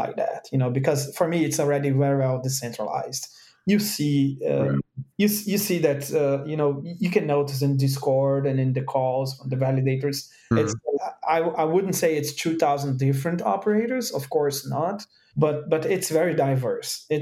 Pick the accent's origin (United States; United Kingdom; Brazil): Brazil; I run a validator in South America. I'm from Brazil.